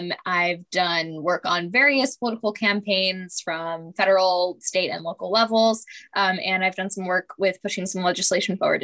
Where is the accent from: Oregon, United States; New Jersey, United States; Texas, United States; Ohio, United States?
New Jersey, United States; As Freshie mentioned, I am from New Jersey.